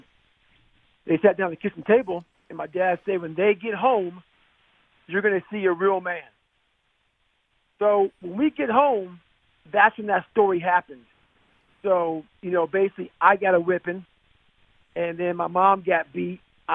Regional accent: Brazil, Indiana, United States; also born or lived in Annapolis, Indiana; I moved from Brazil, Indiana, to Annapolis, Indiana. And now I'm in high school.

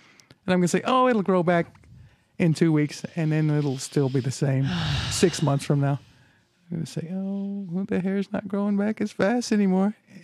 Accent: Texas, United States; I was telling him I was from Texas in the middle of nowhere. He said he'd been out there a couple of times. He didn't like Houston much. Didn't have good things to say about that. But he said he liked Fort Worth, so that's close to where I was at.

